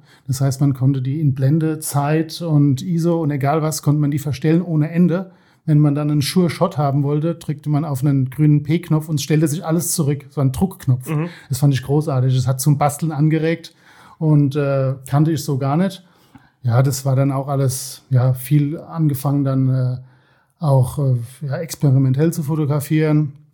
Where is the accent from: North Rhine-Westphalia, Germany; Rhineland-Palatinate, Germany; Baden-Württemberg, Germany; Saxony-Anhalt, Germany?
Rhineland-Palatinate, Germany; Worms; born there; now in Osthofen, Germany; Ich bin gebürtig aus Worms, genau. Wohne jetzt seit fast 20 Jahren in Osthofen.